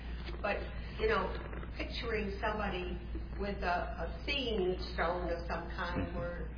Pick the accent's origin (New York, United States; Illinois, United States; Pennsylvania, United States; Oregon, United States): Pennsylvania, United States; I grew up in Susquehanna County.